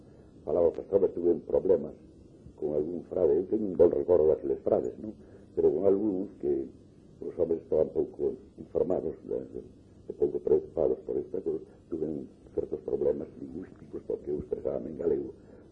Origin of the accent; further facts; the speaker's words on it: Galicia, Spain; O meu galego é o galego do meu entorno de neno, é o galego que falaba a miña nai, é o galego que falaba, entón o meu povo falaba todo o mundo galego